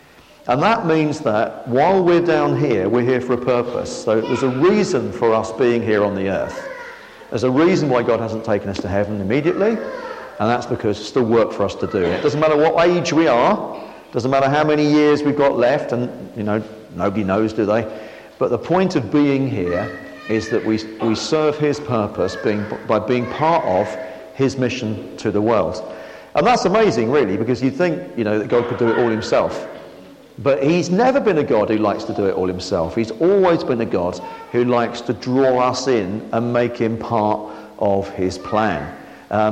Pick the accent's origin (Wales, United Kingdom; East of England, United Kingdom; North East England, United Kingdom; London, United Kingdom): East of England, United Kingdom; Harlow; We've been in Wood for 27 years. We've been married for 30 years. I was born and brought up in Harlow, so I'm a local to the area I'm still working in, really. It's not that far away.